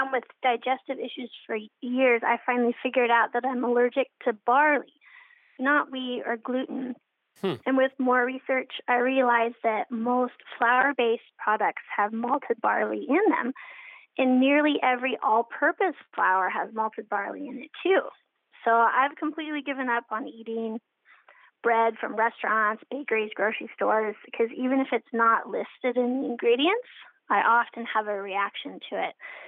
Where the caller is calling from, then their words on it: Seattle, Washington, United States; I'm calling from the Seattle area.